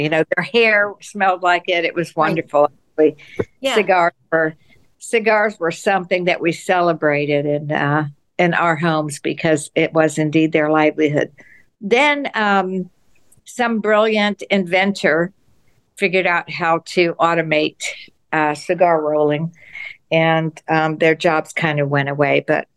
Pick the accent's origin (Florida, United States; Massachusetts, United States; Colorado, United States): Florida, United States; Tampa; born there; I was born in Ybor City.